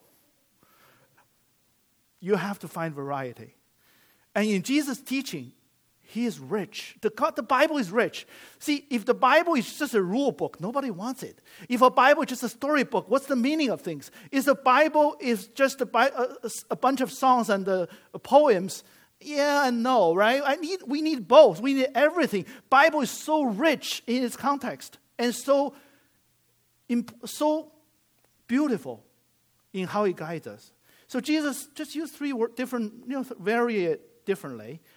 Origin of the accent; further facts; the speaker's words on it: China; first language Chinese; English is a second language; As most of you know, I speak, my native tongue is Chinese, right? So you hear I have some accent. But but English helped me a lot in my path to become a Christian, because as Chinese, you have a lot of baggage about idol worship.